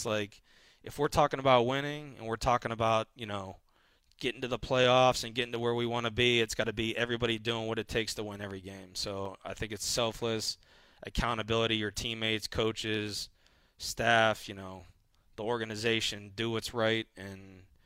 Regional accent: Pittsburgh, Pennsylvania, United States; Yeah, it does feel like home. I'm from Pittsburgh.

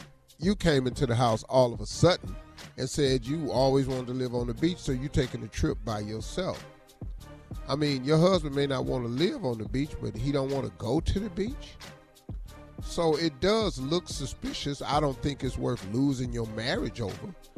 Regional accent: Ohio, United States; See, I'm from Ohio, so I grew up. I'm from Ohio, and they have Amish community.

